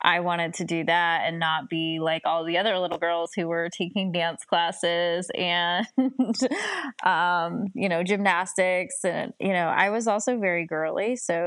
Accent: Ohio, United States; As my children like to say, I had a white picket fence childhood. very, you know, Mayberry-like. We didn't lock our doors. I rode my bike everywhere. I had a lot of freedom. And, you know, it was a very small town, Main Street, America

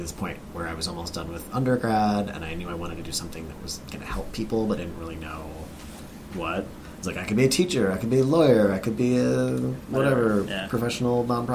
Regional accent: Chicago, Illinois, United States; I moved here from the Chicago area, and there wasn't any access to Chinese medicine or anything like that where I grew up.

